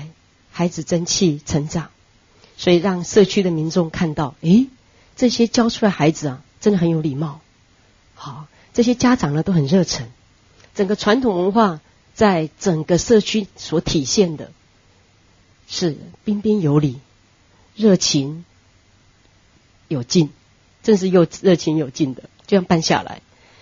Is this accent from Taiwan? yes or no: yes; Miaoli County, Taiwan; 我们是苗栗人，我们到这里只想要帮助这边的孩子